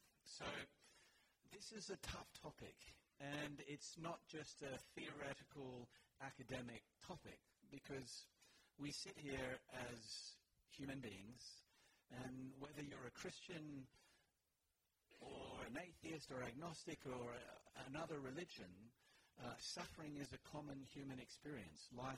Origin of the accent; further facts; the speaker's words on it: Australia; as an Australian, I think this is the sixth loss in a row that Australia has experienced playing England in the rugby.